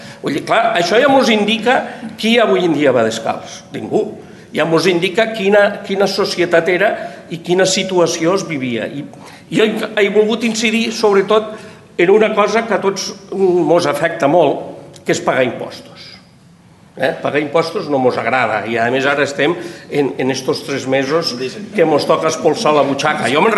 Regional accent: Tortosa, Catalonia, Spain; perquè, claro, venim de Tortosa, no podíem

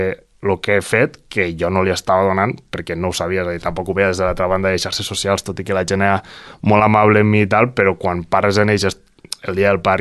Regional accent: Roquetes, Catalonia, Spain; si algú té preguntes d'on ets, doncs mira, de roquetes vinc, de roquetes baixo

